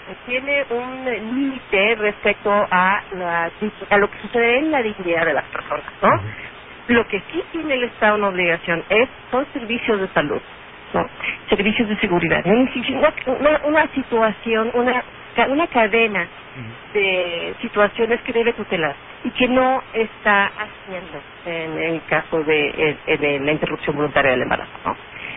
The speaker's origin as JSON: {"language": "Spanish", "country": "Mexico", "said": "a mí como persona, como ciudadana, mexicana"}